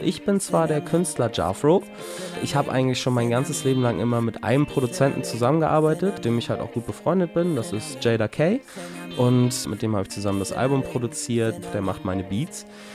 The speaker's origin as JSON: {"language": "German", "town": "Kiel", "region": "Schleswig-Holstein", "country": "Germany", "tie": "born or raised there", "also_born_or_lived": "Eckernförde", "lives_now": "Hamburg, Germany", "said": "Geboren bin ich in Eckernförde, aufgewachsen bin ich in Kiel und jetzt seit mehreren Jahren auch wegen der Musik in Hamburg ansässig."}